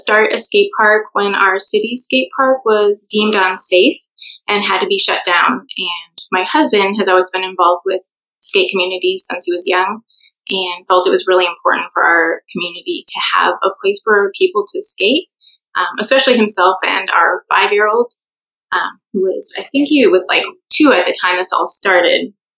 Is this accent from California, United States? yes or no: no; Wisconsin, United States; born there; moved away as an adult; also born or lived in Minnesota; I've always lived in the Midwest. I was born in Wisconsin near Lake Michigan, and I moved to Minnesota for college.